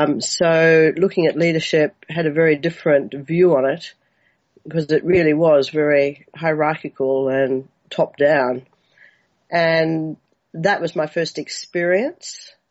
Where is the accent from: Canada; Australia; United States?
Australia; Brisbane, Queensland; now in Singapore; I'm an Australian girl who grew up in Brisbane, you know, near the Surfers Paradise Beach and the wonders of the outdoor playground.